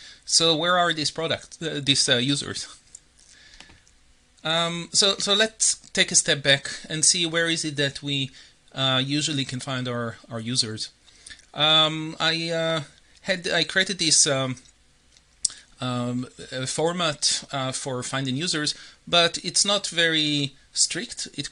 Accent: Israel; now in Toronto, Canada; So I am originally from Israel. That's the first fact that I wanted to share with everyone. Second is I'm from Toronto. That's where I live now for the last almost 20 years.

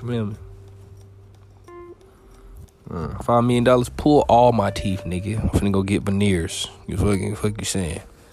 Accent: the South, United States; I'm from the South. Bitch, it ain't nothing but fucking trees out here, bro.

